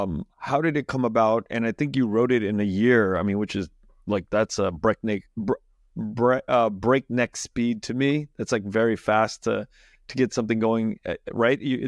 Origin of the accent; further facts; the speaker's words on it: Vietnam; growing up in Vietnam. Same thing.